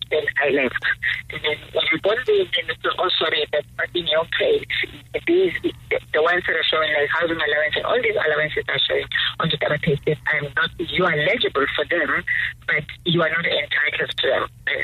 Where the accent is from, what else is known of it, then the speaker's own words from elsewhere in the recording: South Africa; I'm a South African, and I was recruited by an international organization.